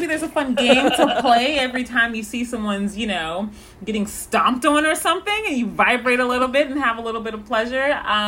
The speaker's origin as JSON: {"language": "English", "region": "Missouri", "country": "United States", "said": "I am from Missouri. I went to school for a few years in St. Louis, Missouri, around the beginning of Black Lives Matter."}